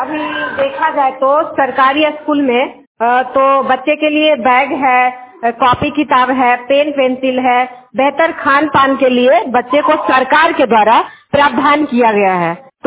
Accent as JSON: {"language": "Hindi", "town": "Nardiganj", "region": "Bihar", "country": "India", "said": "मैं नारदीगंज नवादा से बिलोंग करती हूँ"}